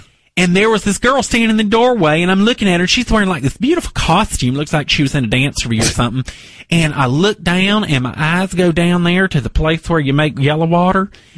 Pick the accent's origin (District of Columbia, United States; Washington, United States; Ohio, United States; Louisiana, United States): Louisiana, United States; Slidell; also born or lived in Monroe; I am. Oh. Slidell, Louisiana.